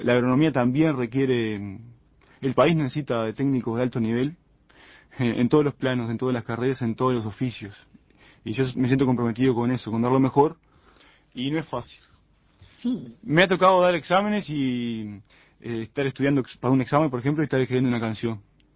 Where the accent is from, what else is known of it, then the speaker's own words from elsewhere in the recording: Montevideo, Uruguay; siendo montevideano y estando en ese contexto cultural tan diferente, bueno, decir que era de Montevideo era como una cosa, era una ofensa casi.